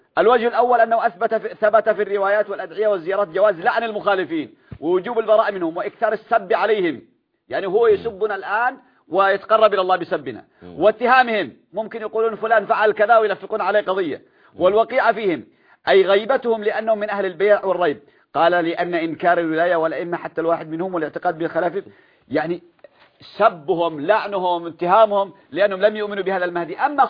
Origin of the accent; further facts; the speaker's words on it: Yemen; لانني انا اليماني، انا من اليمن